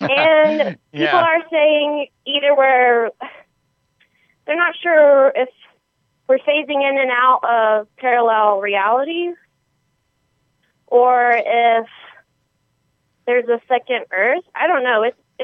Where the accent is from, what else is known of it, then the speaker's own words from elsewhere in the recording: United States; I was never very good at geography. Big surprise, I'm American.